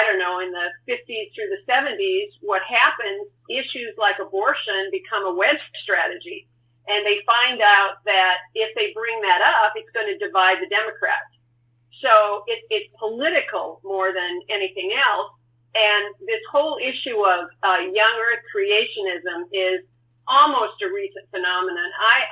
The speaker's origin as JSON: {"language": "English", "town": "Bismarck", "region": "North Dakota", "country": "United States", "tie": "born or raised there", "said": "growing up in Bismarck in the 50s and 60s, I don't think I'd ever heard the word atheist."}